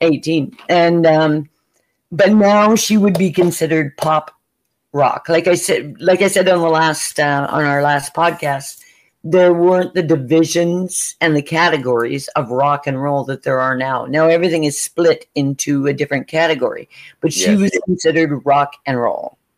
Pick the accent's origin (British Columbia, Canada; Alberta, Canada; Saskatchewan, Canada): Saskatchewan, Canada; No, don't insult the farmers anywhere, because that's my hometown.